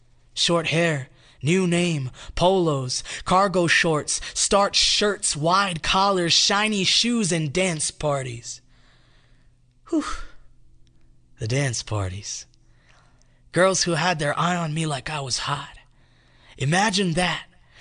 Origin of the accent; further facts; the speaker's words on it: Hawaii, United States; The first time I was called that, I was 16 growing up in Hawaii.